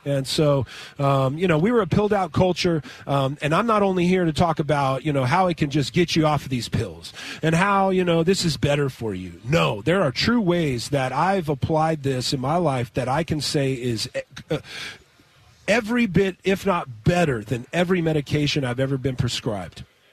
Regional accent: Moreno Valley, California, United States; Got it in my hometown, ironically enough, nice. Moreno Valley.

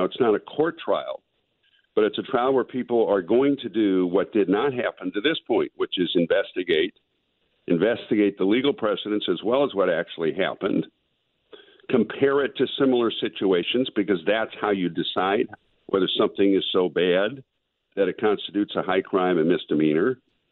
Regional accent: United States; I mean, I'm an American citizen.

